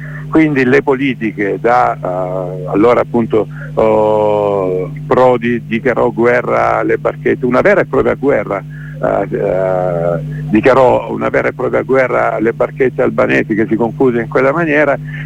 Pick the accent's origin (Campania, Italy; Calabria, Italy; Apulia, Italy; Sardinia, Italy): Apulia, Italy; Brindisi; vengo però da Brindisi